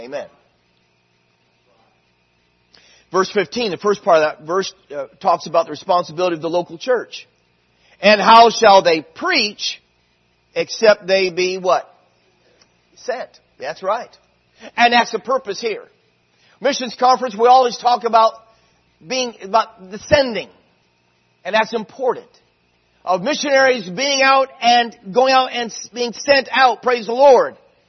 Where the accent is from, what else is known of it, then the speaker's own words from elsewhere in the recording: United States; accent: American; and actually speak with my American accent